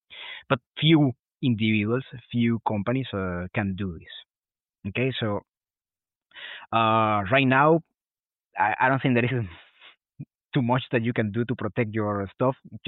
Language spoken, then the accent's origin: English; Venezuela; let's go back to my home country in Venezuela